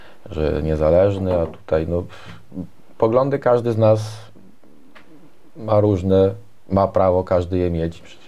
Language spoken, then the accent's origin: Polish; Gorzyczany, Świętokrzyskie Voivodeship, Poland; also born or lived in Sandomierz; urodziłem się w zasadzie w Sandomierzu, no, ale wychowałem się w Gorzyczanach i od dziecka mieszkam w Gorzyczanach. Tu wróciłem, związałem swoją przyszłość, swoje życie, no, z naszą gminą.